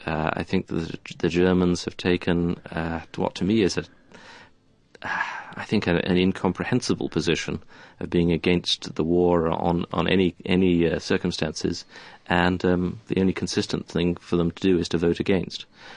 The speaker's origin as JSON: {"language": "English", "country": "United Kingdom", "said": "As a Brit, it causes me some discomfort to think that I depend on the French changing their minds."}